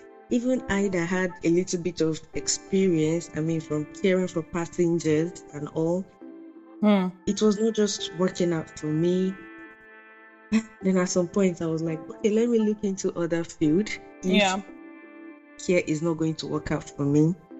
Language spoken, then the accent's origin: English; Nigeria; I, like, growing up in Nigeria, I never really faced anything racial.